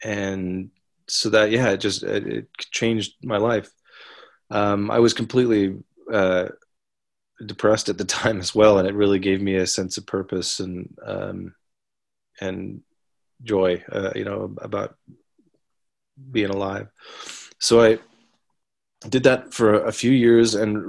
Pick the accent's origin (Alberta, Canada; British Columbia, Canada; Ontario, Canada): Ontario, Canada; London; I grew up in London, Ontario, and London is kind of a sort of like an old money, like relatively conservative town. I mean, it's like the insurance capital of Canada